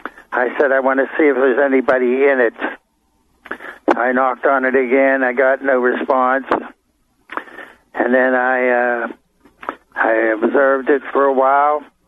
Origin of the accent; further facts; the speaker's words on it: Pittsburgh, Pennsylvania, United States; It turned east over Pittsburgh and went to Kecksburg, about 35 miles from my hometown, Pittsburgh.